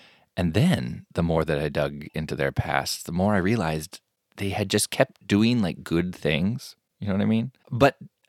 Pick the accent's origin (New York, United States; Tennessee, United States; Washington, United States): Washington, United States; Spokane; also born or lived in Leavenworth / Tri-Cities; I am a Pacific Northwest guy. I grew up in Spokane and Leavenworth, and then eventually went to high school in the Tri-Cities. So I'm very much Eastern Washington.